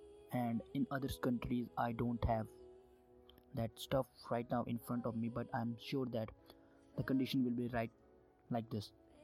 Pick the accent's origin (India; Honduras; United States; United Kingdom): India; English is a second language; As everybody you know, I'm from India, so the Indians will know this thing